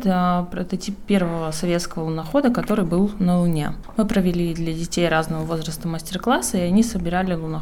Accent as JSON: {"language": "Russian", "town": "Novosibirsk", "region": "Novosibirsk Oblast", "country": "Russia", "said": "я из Новосибирска"}